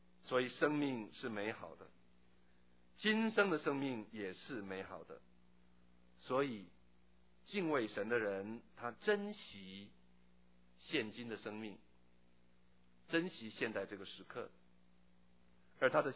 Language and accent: Chinese; China; 就是我们中国人曾经说过的一句话，好死不如赖活，就是我们中国人讲的这句话。